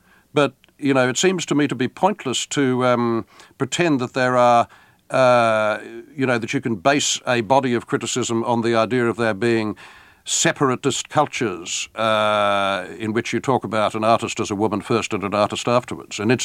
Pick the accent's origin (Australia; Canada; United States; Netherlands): Australia; also born or lived in England; when they know I'm Australian